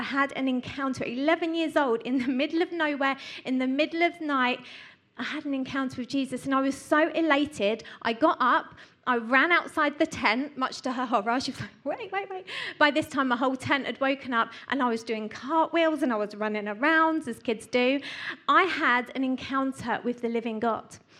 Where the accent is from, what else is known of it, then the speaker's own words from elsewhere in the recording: London, United Kingdom; I used to live in London, I was born and raised in London, and this was like the mid-80s